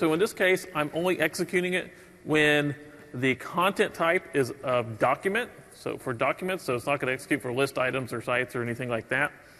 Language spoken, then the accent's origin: English; Texas, United States; because I'm from Texas and we have a lot of that there.